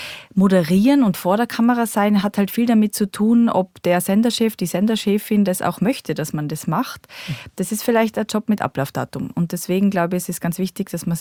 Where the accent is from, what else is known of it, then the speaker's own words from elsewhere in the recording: Innsbruck, Tyrol, Austria; Also ich bin ja aus Innsbruck, wie gesagt. Das heißt, mein Dialekt war viel, viel stärker.